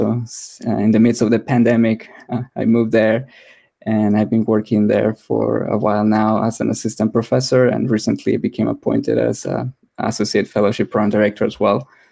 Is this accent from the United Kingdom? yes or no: no; El Salvador; moved away as an adult; now in United States; I'm not originally from here. I was born and raised in El Salvador, Central America.